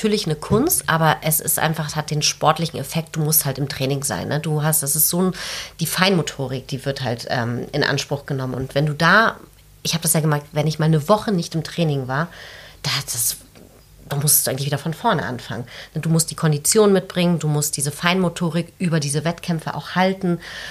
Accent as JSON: {"language": "German", "country": "Spain", "said": "Flamenco als Spanierin natürlich auch."}